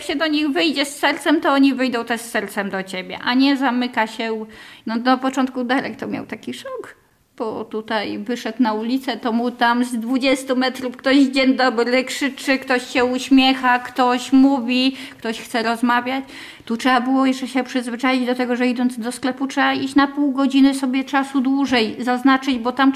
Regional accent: Tomaszów Lubelski, Lublin Voivodeship, Poland; ja nie jestem z Warszawy. Ja jestem z Roztocza, z Tomaszowa Lubelskiego. Małe miasteczko. Teraz już inaczej wygląda niż jak się stamtąd wyprowadzałam.

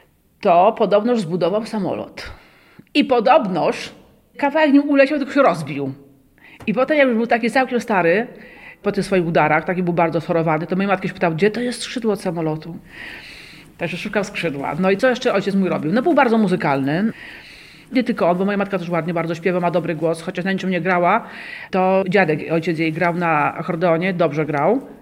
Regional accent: Lesser Poland, Poland; Ja się wychowałam na wsi. Powiem szczerze, że mi tej wsi strasznie brakuje, bo to są takie duże przestrzenie. Po prostu wychodzisz z domu, masz drzewa, Dunajec płynie dołem

